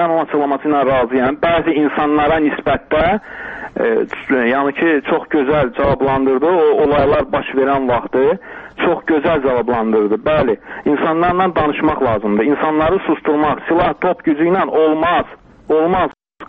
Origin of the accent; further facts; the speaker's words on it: Ismayilli, Ismayilli District, Azerbaijan; mən özüm əslən İsmaildanam. Yəni ki, biz biraz keçmişə qayıdacam. 46 yaşım var.